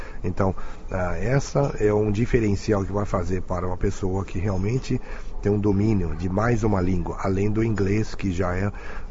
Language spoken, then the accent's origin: Portuguese; Brazil; Se você fala perfeitamente a língua, você representa o país, nós somos brasileiros, embora com uma boa conexão com a origem chinesa.